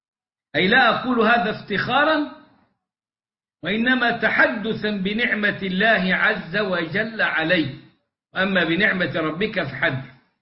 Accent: Egypt; عندنا في مصر

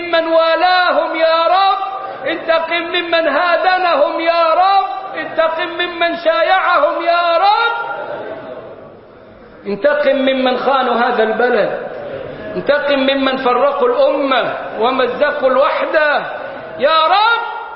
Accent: Egypt

